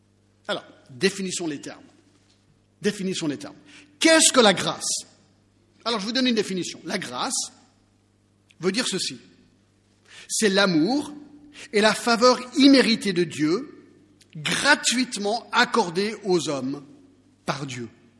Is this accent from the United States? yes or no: yes; United States; now in France; Alors vous savez, je suis américain à la base